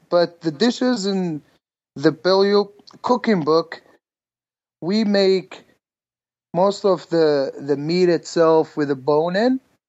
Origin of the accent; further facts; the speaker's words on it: Algeria; now in San Francisco, United States; I'm from Algeria, North Africa. I moved to the state about 10 years ago. I worked at several restaurants here in I live in San Francisco now.